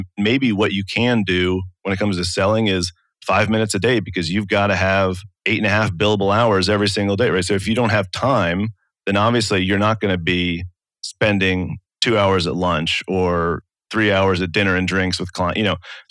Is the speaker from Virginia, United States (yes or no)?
no; Baltimore, Maryland, United States; I grew up in Baltimore and was part of the built environment